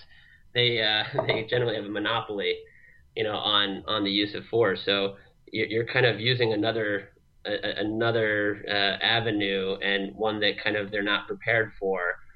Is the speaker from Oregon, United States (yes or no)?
no; Peoria, Illinois, United States; I'm from, like you said, I'm from Peoria originally, and grew up there